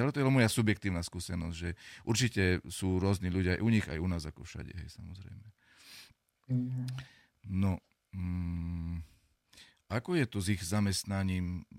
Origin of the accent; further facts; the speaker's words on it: Prešov, Prešov Region, Slovakia; also born or lived in Levoča; A keď som sa presťahoval do Prešova, teda keď sa naša rodina presťahovala